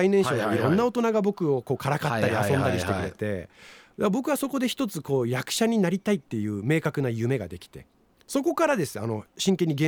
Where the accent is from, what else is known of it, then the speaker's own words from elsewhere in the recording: Higashimurayama, Tokyo, Japan; 地元ではやっぱりその東村山というところなんですけど、